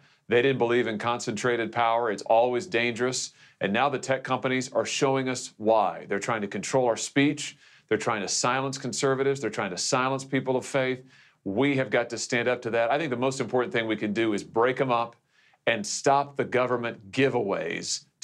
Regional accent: Missouri, United States; I just think of the many folks in my home state, Mike, in Missouri

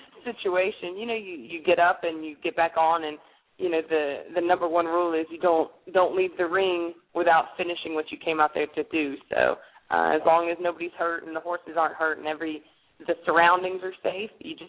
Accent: Virginia, United States; also born or lived in South Carolina; I grew up in Virginia. I went to college in South Carolina, and then I developed a love for sweet tea and this terrible accent.

